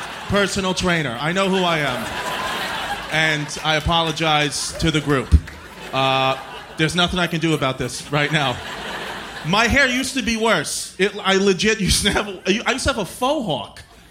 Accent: New York, United States; You know, we're both from New York. You know, we have these accents. Like, I can't hide it.

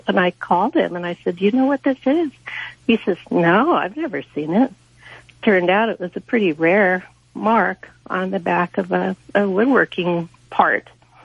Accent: San Diego, California, United States; Well, part of his problem was, I'm from San Diego, and apparently there's a well-known person in San Diego that does sell repainted stuff as original

